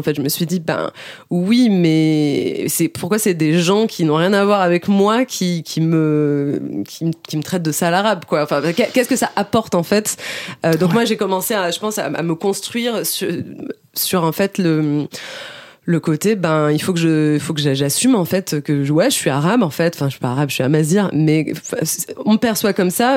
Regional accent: France; born there; je suis née en France et j'avais mes grands-parents qui habitaient en France. Donc en fait, j'avais le côté marocain que je côtoyais régulièrement.

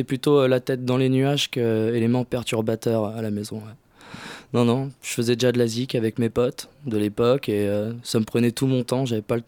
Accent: Montargis, Centre-Val de Loire, France; now in Paris, France; moi je suis un petit gars qui a grandi dans une petite ville à une heure au sud de Paris, qui s'appelle Montargis.

